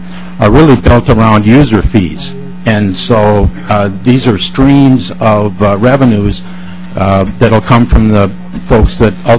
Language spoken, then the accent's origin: English; Byron, Minnesota, United States; I grew up in Byron, Minnesota